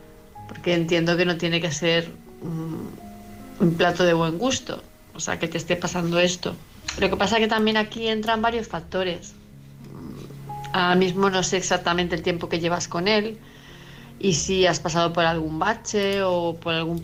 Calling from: Palma, Balearic Islands, Spain; de Palma de Mallorca.

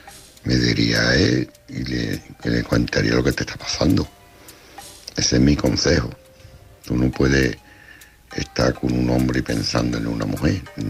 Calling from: Cádiz, Andalusia, Spain

